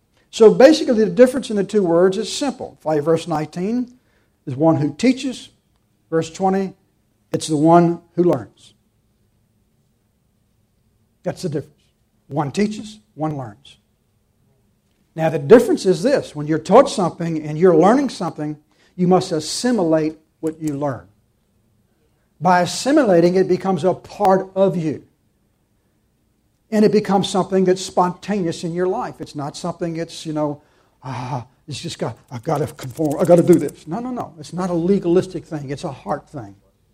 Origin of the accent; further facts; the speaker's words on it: United States; I said, no, I'm a Christian. I'm an American.